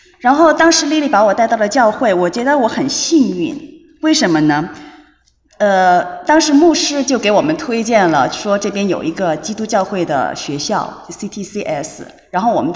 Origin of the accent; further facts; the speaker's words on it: Chongqing, China; 我是重庆人。对，我是重庆人，然后在我的家乡呢，其实就是我周边身边的朋友亲人吧，很少有人就是有宗教信仰。